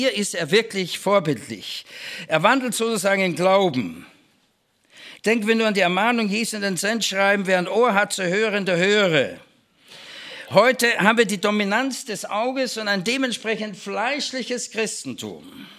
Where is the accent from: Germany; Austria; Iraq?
Austria; entschuldigt, wenn ich das als Österreicher